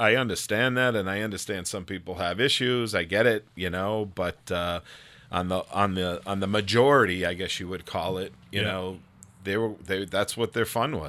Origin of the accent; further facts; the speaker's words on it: Connecticut, United States; Connecticut. My family's New York, Jersey, Pennsylvania.